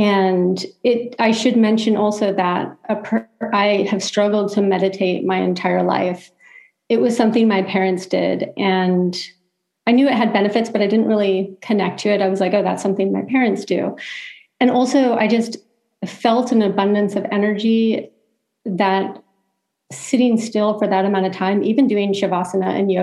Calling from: Los Angeles, California, United States; I am joining you from Los Angeles, California, sunny Los Angeles, California today.

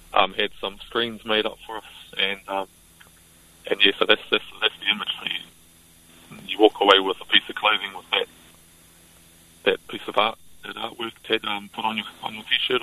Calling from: Rotorua, Bay of Plenty, New Zealand; I'm coming from Rotorua

